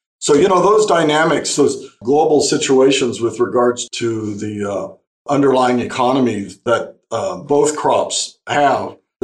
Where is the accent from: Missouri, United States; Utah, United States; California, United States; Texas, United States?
California, United States; I grew up in the Imperial Valley. My dad was a cotton, alfalfa, and wheat farmer.